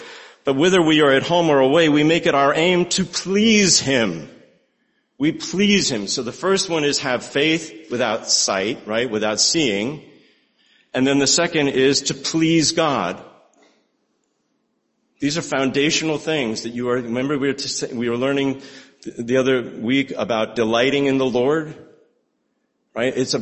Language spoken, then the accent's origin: English; New Jersey, United States; I can tell you because I grew up in New Jersey